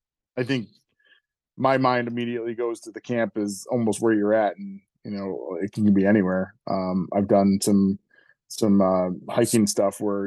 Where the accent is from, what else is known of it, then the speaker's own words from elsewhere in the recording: New York, United States; I'm learning the ways outside of my humble upbringings in the Finger Lakes, New York.